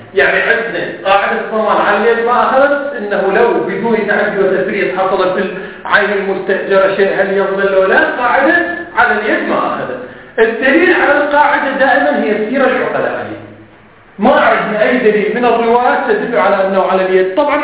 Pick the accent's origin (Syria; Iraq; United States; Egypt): Iraq; احنا مثلا عندنا بالعراق